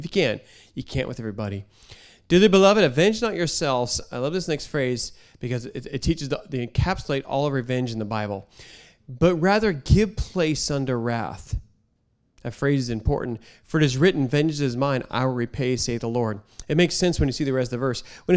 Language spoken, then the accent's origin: English; Seattle, Washington, United States; I'm from Seattle. I'm in my bubble.